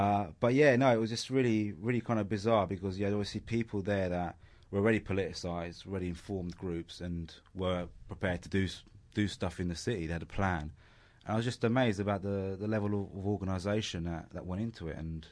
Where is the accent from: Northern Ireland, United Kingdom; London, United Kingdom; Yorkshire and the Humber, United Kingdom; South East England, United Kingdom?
London, United Kingdom; also born or lived in Italy; obviously I'm from Italy, but grew up in London